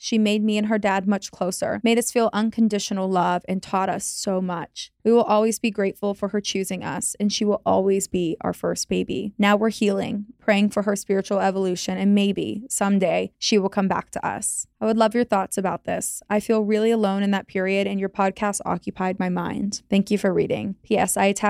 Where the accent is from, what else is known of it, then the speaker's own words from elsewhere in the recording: Brazil; English is a second language; I wanted to start apologizing for my broken English. I'm from Brazil. … Feel free to use. 27 years old and my pronouns are she, her.